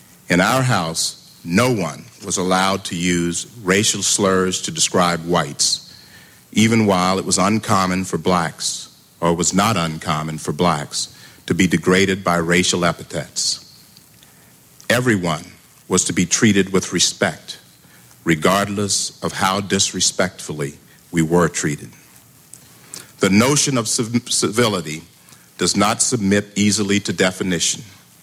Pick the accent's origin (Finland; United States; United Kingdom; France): United States; the South; Growing up in the South, we were never far removed from prevailing prejudices.